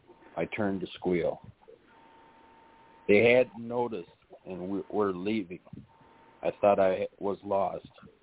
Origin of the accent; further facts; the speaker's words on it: United States; I'm an American and Jewish too